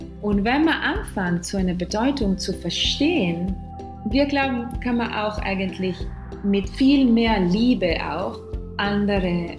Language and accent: German; Calabria, Italy; Also, ich komme aus Süditalien.